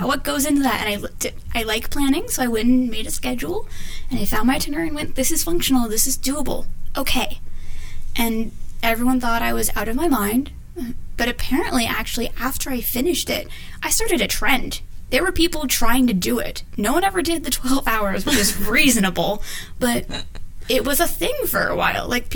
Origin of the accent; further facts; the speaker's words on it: Bellevue, Washington, United States; now in Seattle, United States; I am from Bellevue and then moved to Seattle a few years ago.